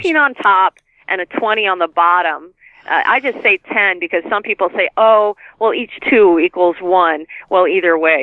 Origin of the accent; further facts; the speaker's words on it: Michigan, United States; like the plastic that I grew up with in the Midwest in Michigan.